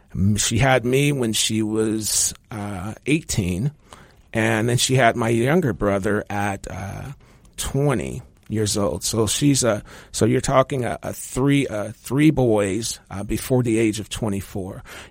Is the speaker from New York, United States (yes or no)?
no; Indianapolis, Indiana, United States; I grew up in Indianapolis, Indiana. I was born in the 60s